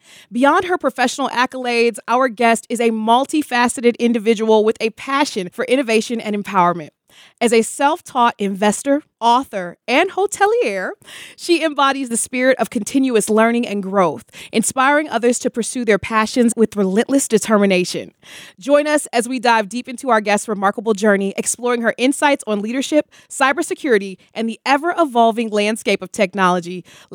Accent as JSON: {"language": "English", "town": "Detroit", "region": "Michigan", "country": "United States", "tie": "born or raised there", "said": "I remember the first time I met you was in my hometown of Detroit, Michigan"}